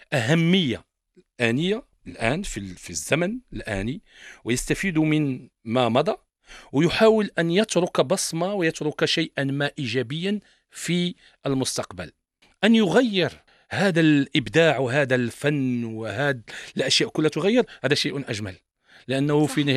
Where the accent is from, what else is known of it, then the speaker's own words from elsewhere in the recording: Morocco; بلهجتنا المغربيه، بتعبيراتنا المغربيه